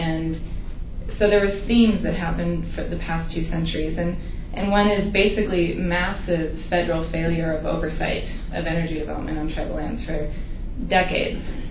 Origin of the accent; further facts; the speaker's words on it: Billings, Montana, United States; So anyway, I am from Billings, Montana. I have a fourth generation Montanan, and I'm also a rancher.